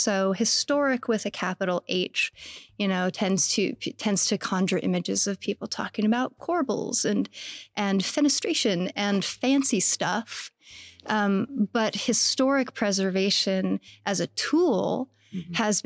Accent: Salem, Oregon, United States; now in Portland, United States; I grew up in Salem, Oregon. I came to Portland in 2002 to live.

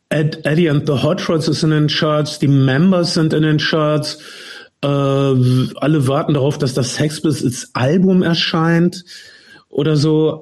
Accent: North Rhine-Westphalia, Germany; Und ich bin in Nordwestfalen aufgewachsen

